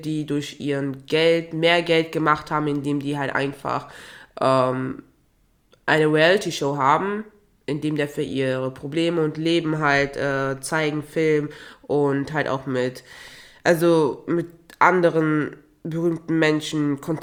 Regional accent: Togo; ich komme ja auch ursprünglich aus Togo

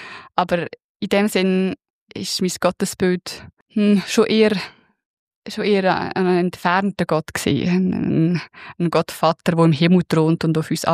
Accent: Lucerne, Switzerland; einfach ich bin auf dem Land im Kanton Luzern aufgewachsen, das ist dort wie gar keine Frage gewesen, das haben alle gemacht.

